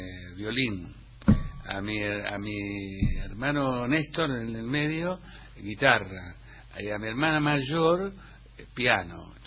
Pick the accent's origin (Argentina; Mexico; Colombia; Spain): Argentina; Pellegrini, Buenos Aires Province; born there; Yo nací en Pellegrini